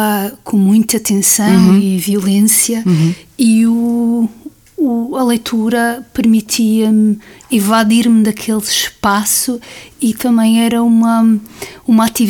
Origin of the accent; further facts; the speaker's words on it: Madeira, Portugal; Eu cresci na Madeira rural, numa família de classe média baixa